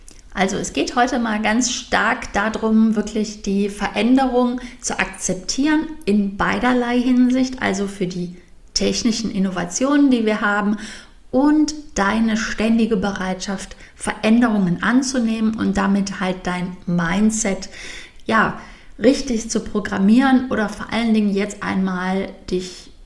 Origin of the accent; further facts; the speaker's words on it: Cologne, North Rhine-Westphalia, Germany; ich bin Kölnerin, wir lebten in Köln, meine Mutter, meine Schwester und ich.